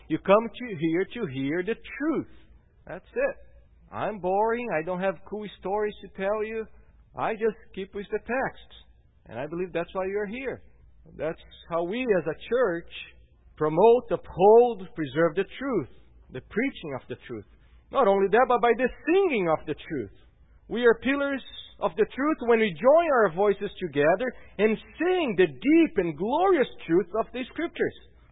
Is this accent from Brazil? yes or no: yes; Brazil; How about me? I come from Brazil.